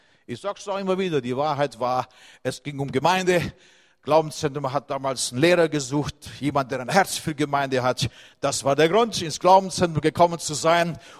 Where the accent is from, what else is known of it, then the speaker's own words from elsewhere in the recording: Baden-Württemberg, Germany; Ich komme ja aus dem Schwabenländle, in Remsmoor, da sind ja so schöne Weingärten.